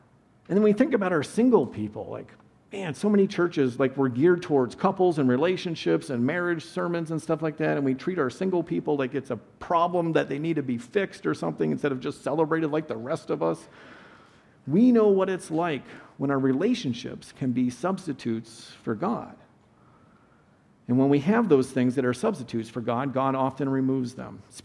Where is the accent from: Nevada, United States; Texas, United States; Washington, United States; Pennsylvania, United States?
Washington, United States; Wenatchee; Okay, I grew up in Washington State, a town called Wenatchee, right in the center of the state.